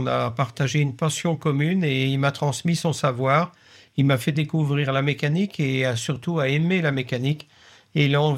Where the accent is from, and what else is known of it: Pays de la Loire, France; born or raised there